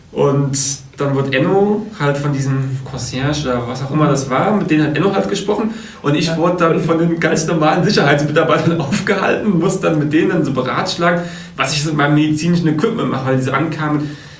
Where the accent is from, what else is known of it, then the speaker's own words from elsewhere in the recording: Germany; wisst ihr schon, was bei uns in Deutschland so ein 0815 Hotelzimmer kostet?